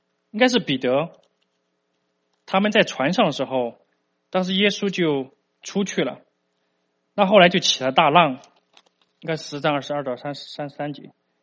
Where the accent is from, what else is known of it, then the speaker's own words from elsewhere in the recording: China; 就是我们中国人所常说的长头诗。